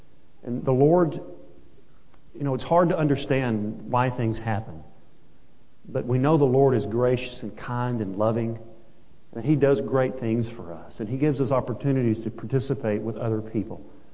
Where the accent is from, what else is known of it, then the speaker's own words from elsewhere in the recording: Lubbock, Texas, United States; I grew up in West Texas, and we had tornadoes quite often. I grew up in Lubbock, the hub of Tornado Alley.